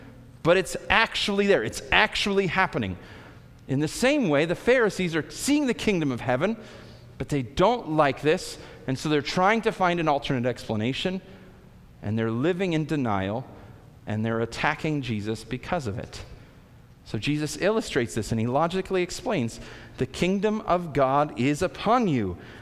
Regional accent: Midwest, United States; I grew up in the Midwest. We also have storms there.

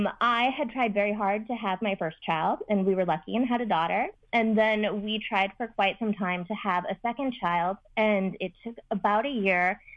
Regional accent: Omaha, Nebraska, United States; Surprisingly, I grew up in Omaha, Nebraska. So grew up in a very conservative area, grew up with very conservative family, very religious family.

